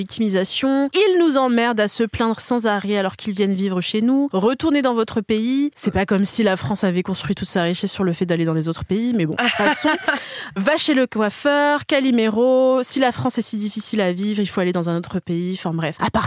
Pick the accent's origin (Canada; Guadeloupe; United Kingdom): Guadeloupe; also born or lived in Martinique; Je viens personnellement de la Guadeloupe et de la Martinique